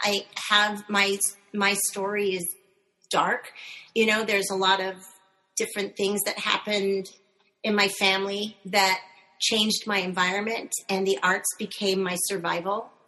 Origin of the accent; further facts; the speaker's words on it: California, United States; So we're driving around, and I'm from Northern California, so we're in this like hippie bug